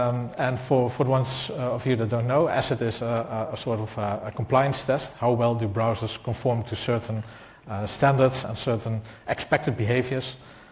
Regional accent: Netherlands; English is a second language; I'm from the Netherlands.

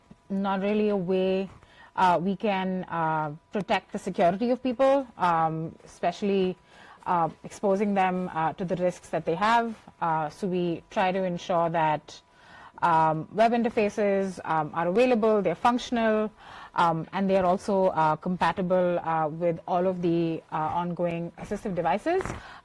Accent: India; I come from India where we have a lot of cyber scams

